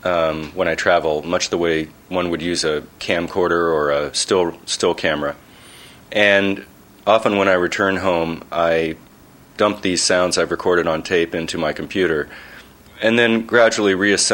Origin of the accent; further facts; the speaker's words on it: Columbus, Ohio, United States; born there; I was born in 1954 in Columbus, Ohio.